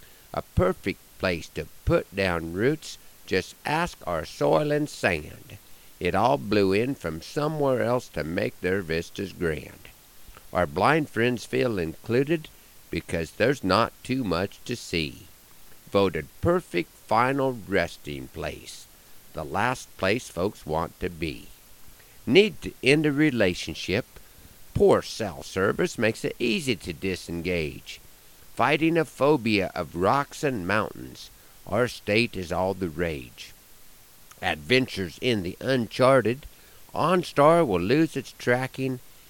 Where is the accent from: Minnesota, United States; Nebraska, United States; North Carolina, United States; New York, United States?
Nebraska, United States; my home state of Nebraska was last in a survey.